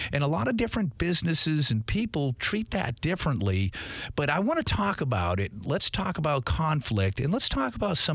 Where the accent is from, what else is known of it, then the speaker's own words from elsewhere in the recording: Boston, Massachusetts, United States; accent: Boston; now in Jacksonville, United States; I love Jacksonville. I'm from Boston originally.